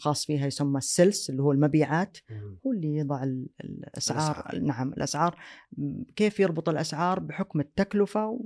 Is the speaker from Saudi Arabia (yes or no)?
yes; Saudi Arabia; نحن كشعب سعودي شعب مضياف